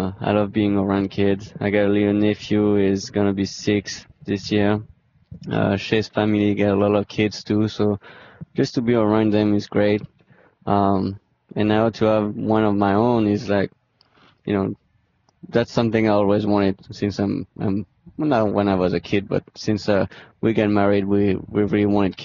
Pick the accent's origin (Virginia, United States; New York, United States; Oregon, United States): Virginia, United States; Chantilly; Well, that's where I was born, but I grew up in Chantilly, which is only maybe a 15-minute drive, maybe.